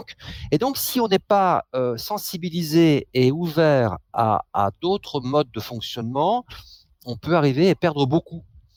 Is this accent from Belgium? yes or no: no; France; Je parle de la France parce que je suis français